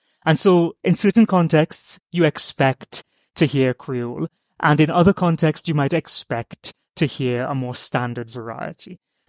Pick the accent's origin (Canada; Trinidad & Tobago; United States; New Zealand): Trinidad & Tobago; As I said, I'm from Trinidad and Tobago